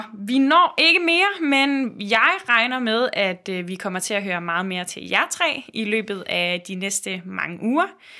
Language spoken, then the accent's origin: Danish; Jutland, Denmark; now in Copenhagen, Denmark; Jeg er også selv fra Jylland jo